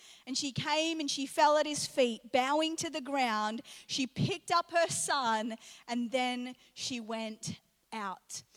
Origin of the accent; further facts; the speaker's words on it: New Zealand; also born or lived in England; I was born in England and spent my childhood in New Zealand.